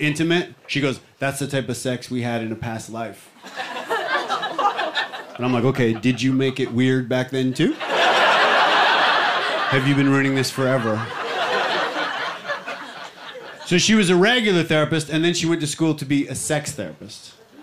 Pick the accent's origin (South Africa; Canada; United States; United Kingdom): Canada; I am from Canada